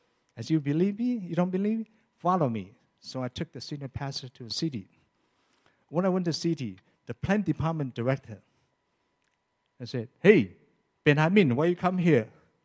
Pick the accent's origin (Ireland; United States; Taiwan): Taiwan; Don't forget, I'm Chinese, but from Taiwan, not from mainland China.